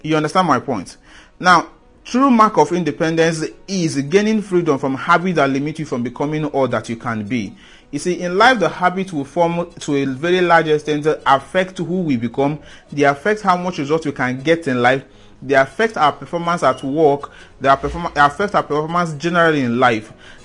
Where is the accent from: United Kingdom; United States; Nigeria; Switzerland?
Nigeria; My emphasis and my choice of using Nigeria is because I am a Nigerian